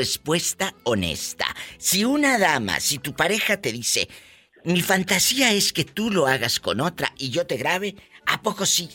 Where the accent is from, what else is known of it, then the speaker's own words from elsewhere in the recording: Matamoros, Tamaulipas, Mexico; y yo soy de Matamoros. Entonces, muy cerca